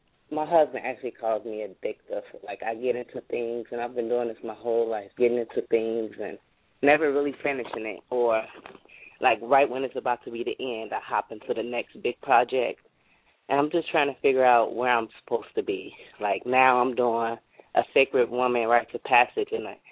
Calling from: Chicago, Illinois, United States; from Chicago.

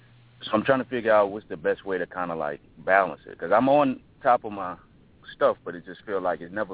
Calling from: Baton Rouge, Louisiana, United States; Baton Rouge.

